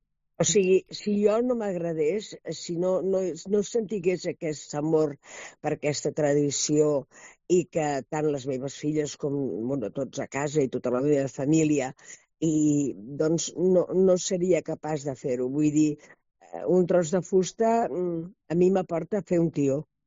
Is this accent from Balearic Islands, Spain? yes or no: no; Badalona, Catalonia, Spain; also born or lived in Tarragona; abans de vindre aquí a Badalona. Val? Jo vaig néixer a Tarragona, al carrer La Nau de Tarragona